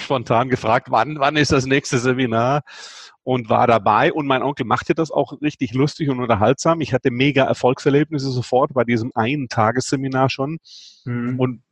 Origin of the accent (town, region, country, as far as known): Friedrichshafen, Baden-Württemberg, Germany; born or raised there